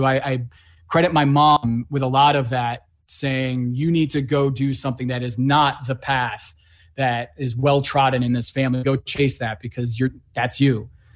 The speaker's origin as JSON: {"language": "English", "region": "Connecticut", "country": "United States", "tie": "born or raised there", "said": "we came back to the States and I grew up in Connecticut, and my dad continued to work at Wall Street"}